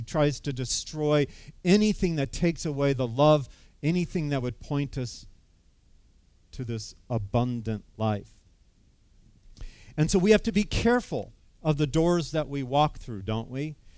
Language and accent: English; California, United States; now in Wisconsin, United States; And so growing up in California, because we have so much nice weather like we have today in Wisconsin, we'd go to a lot of drive-in movies.